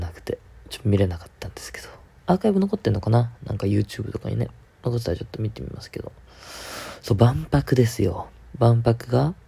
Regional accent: Tokyo, Japan; 俺は、まあ、あんまり東京出身だとそこまでね身近なものには感じないんですけど、

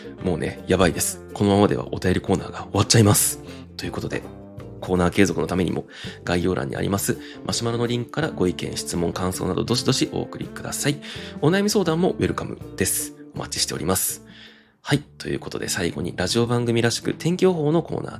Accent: Kobe, Hyogo, Japan; also born or lived in Christchurch, New Zealand / Houston, United States; now in Tokyo, Japan; 私が現在住んでいる東京都、私の出身地である兵庫県神戸市、私のもう一つのふるさとであるニュージーランドクライストチャーチ、そして私が2年間仕事で駐在していたアメリカテキサス州ヒューストン

